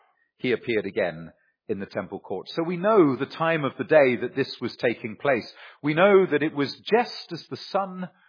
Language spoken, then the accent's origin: English; South West England, United Kingdom; Now, I come from England. England is an island. You're never far from the sea. And in the southwest, it was only 6 miles to the coast.